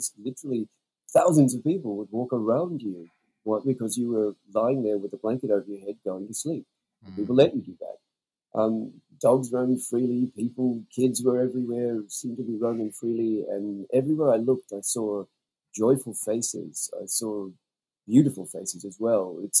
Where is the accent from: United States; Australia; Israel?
Australia; now in New Zealand; I can heartily recommend it as an Australian.